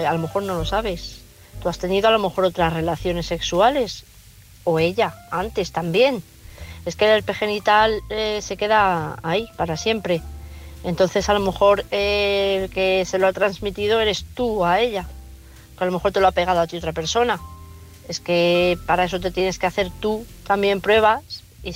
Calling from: Madrid, Community of Madrid, Spain; de Madrid.

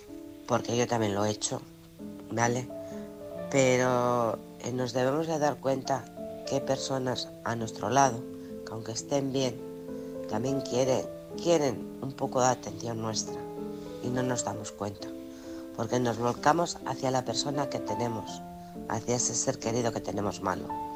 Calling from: Alcorcón, Community of Madrid, Spain; de Alcorcón. Feliz comienzo de semana.

